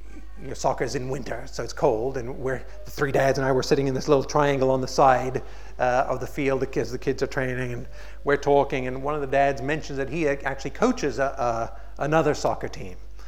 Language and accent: English; India; born there; I was born in India. My mom and dad were missionaries over there.